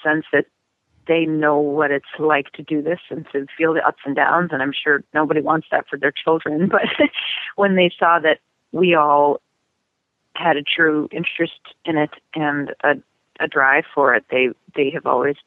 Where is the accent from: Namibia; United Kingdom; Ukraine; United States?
United States; Chicago, Illinois; Both of my parents are actors. I grew up in Chicago, and they were very active there in the theater community.